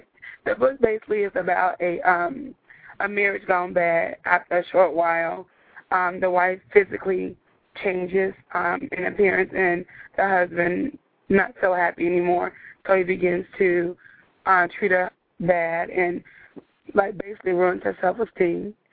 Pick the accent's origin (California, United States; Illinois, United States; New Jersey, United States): Illinois, United States; Chicago; now in Texas, United States; As I just said, I'm originally from Chicago. Right now, I reside in Texas.